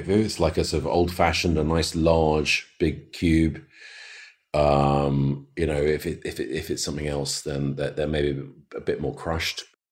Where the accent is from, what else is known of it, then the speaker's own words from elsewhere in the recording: Jamaica; I mean, in Jamaica, I'm half Jamaican, my mother's from Montego Bay.